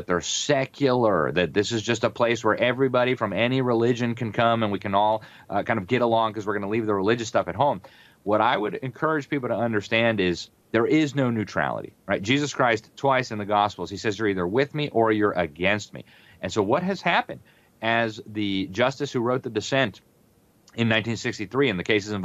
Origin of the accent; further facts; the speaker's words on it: Florida, United States; It's even here in my home state of Florida.